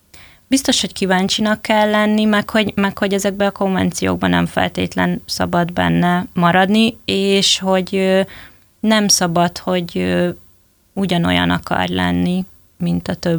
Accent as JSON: {"language": "Hungarian", "region": "Southern Slovakia", "country": "Slovakia", "said": "gyerekkoromban azt használtuk, én ugye felvidéki vagyok"}